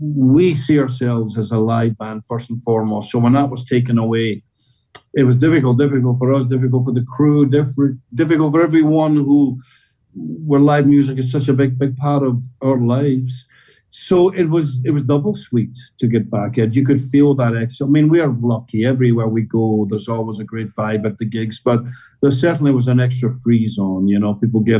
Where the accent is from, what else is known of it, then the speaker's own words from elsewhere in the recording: Scotland, United Kingdom; Then we remember we're Scottish.